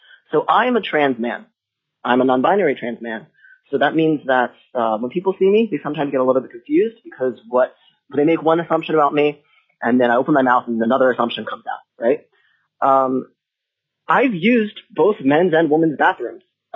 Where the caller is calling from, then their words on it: Anchorage, Alaska, United States; I'm coming from Anchorage, Alaska.